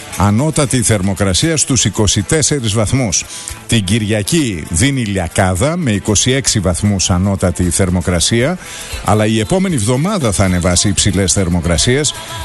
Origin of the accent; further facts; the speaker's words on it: Alexandroupoli, Eastern Macedonia and Thrace, Greece; στην Αλεξανδρούπολη, την πατρίδα μου, τη γενέτειρά μου